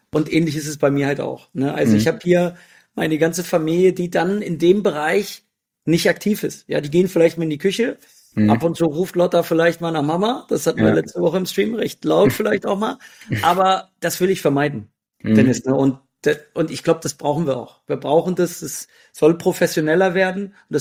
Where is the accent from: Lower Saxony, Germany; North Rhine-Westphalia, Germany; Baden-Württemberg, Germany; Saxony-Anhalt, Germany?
Lower Saxony, Germany; Hanover; Ich komme ja aus Hannover.